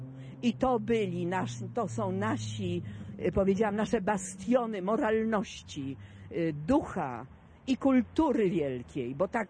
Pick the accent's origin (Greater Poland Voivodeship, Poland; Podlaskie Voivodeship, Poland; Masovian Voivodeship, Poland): Masovian Voivodeship, Poland; Warsaw; my, warszawiacy